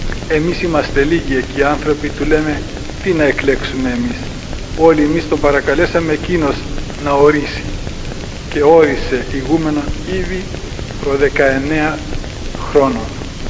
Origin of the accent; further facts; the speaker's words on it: Cyprus; άλλωστε είμαι ένας από τους Κυπρίους αυτούς